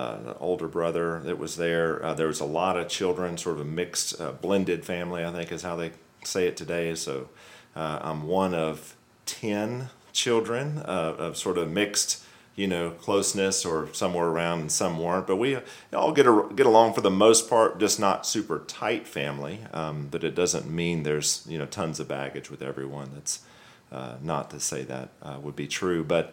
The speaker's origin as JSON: {"language": "English", "region": "Alabama", "country": "United States", "tie": "born or raised there", "said": "I grew up in the Deep South in Alabama."}